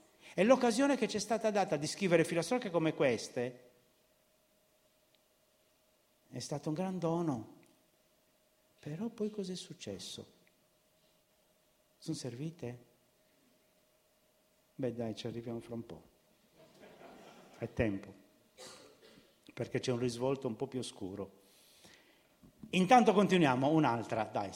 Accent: Sardinia, Italy; In Sardegna, la mia terra

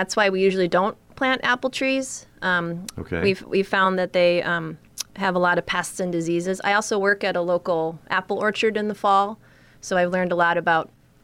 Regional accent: Woodstock, Illinois, United States; I grew up in Woodstock.

